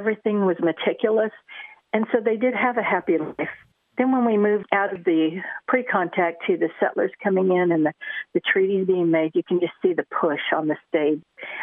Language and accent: English; Oklahoma, United States; Growing up on the Osage Reservation, because of the impact of Maria and Marjorie Tallchief, every child wanted to be a ballet dancer, and even the boys took ballet. It was just a normal thing in our tribe.